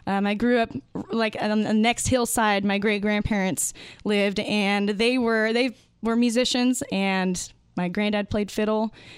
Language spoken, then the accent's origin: English; Missouri, United States; It's the guys are all out of Oklahoma, and I'm from Missouri.